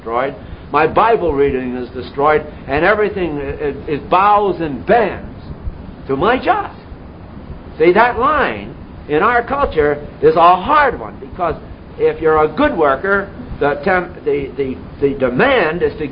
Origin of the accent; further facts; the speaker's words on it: West Haven, Connecticut, United States; Where I was brought up in West Haven, Connecticut, had a large Catholic population.